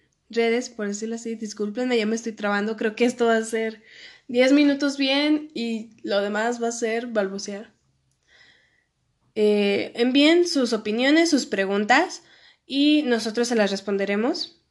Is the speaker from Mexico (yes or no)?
yes; Victoria de Durango, Durango, Mexico; Olvidé decir eso, soy mexicana. Soy de Durango, Victoria de Durango. Es un lugar muy bonito, deberían visitarlo.